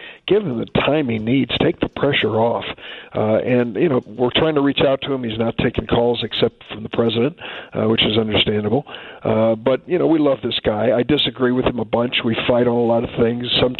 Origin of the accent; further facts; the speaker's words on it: St. Louis, Missouri, United States; Of course, you know, I grew up around the St. Louis area. We invented humidity.